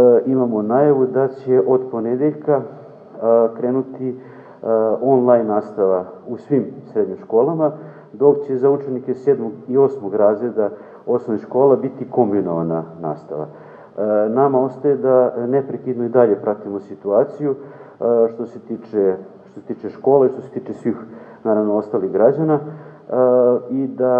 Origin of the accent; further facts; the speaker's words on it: Kragujevac, Šumadija and Western Serbia, Serbia; kod nas u Šumadiji, odnosno u gradu Kragujevcu